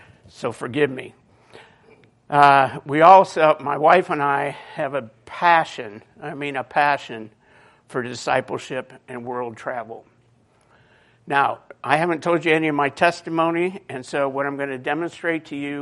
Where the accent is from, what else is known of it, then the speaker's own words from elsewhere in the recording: Midwest, United States; also born or lived in Independence, Missouri / Youngstown, Ohio; I hail from the Midwest, everywhere from Independence, Missouri to Youngstown, Ohio.